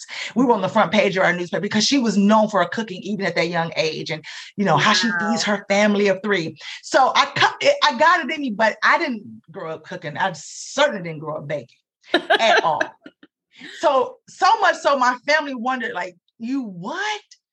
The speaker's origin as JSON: {"language": "English", "town": "Jackson", "region": "Tennessee", "country": "United States", "said": "I'm from Jackson, Tennessee. So that she left a legacy in the city."}